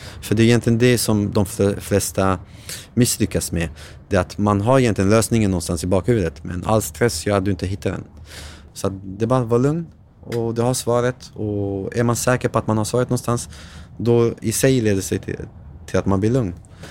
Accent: Sweden; För det är ju väldigt enkelt för mig att bevisa att jag är från Sverige.

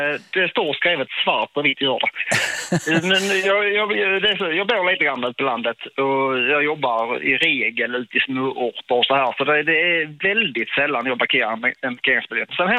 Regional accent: Sweden; jag är ju typisk svensk

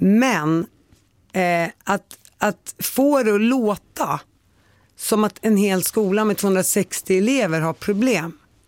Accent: Palestine; now in Sweden; jag är helt palestinier

